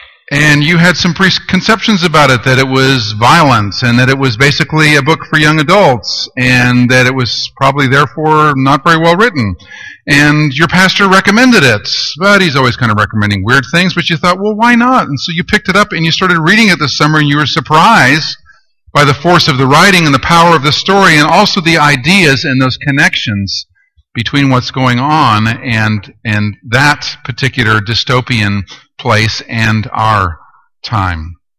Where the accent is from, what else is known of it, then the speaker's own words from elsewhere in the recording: Canada; moved away as an adult; I had not left the States for Canada, but I was born in Canada, and I'd lived there for 20 years, and I was also too young.